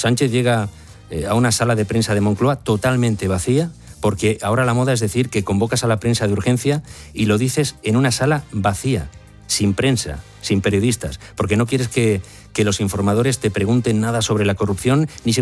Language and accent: Spanish; Mediterranean coast, Spain; born there; now in Madrid, Spain; Para los que nacimos en el Mediterráneo, como dice la canción, la noche de San Juan en la capital, para que nos vamos a engañar, es más triste que una tarde de domingo